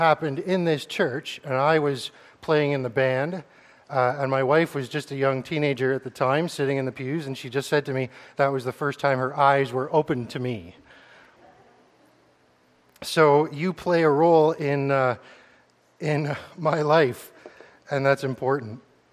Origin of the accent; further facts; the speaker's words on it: Welland, Ontario, Canada; I grew up in Welland at the Christ Community Church there.